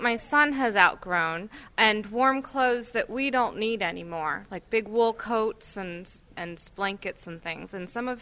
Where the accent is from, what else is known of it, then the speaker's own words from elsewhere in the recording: Federal Hill, Maryland, United States; Federal Hill.